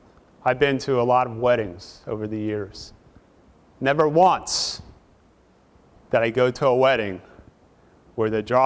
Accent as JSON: {"language": "English", "country": "United States", "said": "We're not British, but we Americans get some enjoyment out of watching weddings."}